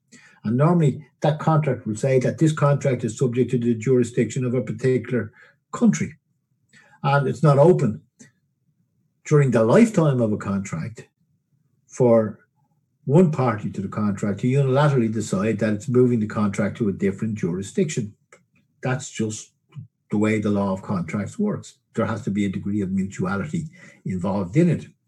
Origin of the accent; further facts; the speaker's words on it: Ireland; it's not just because I'm Irish.